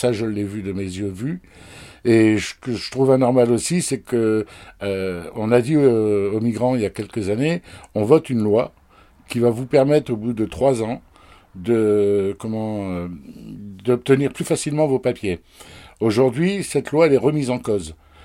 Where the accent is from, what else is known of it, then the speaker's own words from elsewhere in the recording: France; Moi, j'ai toujours dit, je suis français, et parfois, j'ai un peu honte d'être français